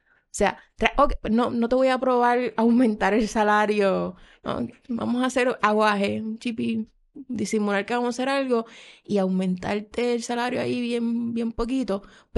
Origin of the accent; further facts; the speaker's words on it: Bayamón, Puerto Rico; Yo me crié en Bayamón, allá en Santa Elena.